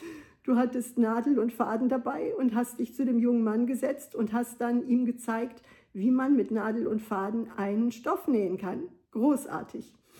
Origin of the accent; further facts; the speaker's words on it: Wuppertal, North Rhine-Westphalia, Germany; now in Bruchsal, Germany; Ich komme aus Wuppertal und wohne jetzt in Bruchsal.